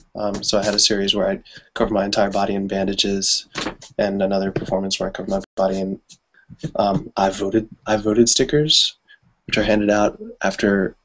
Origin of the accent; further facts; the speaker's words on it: Richmond, Virginia, United States; who was enslaved in my hometown, actually, Richmond, Virginia.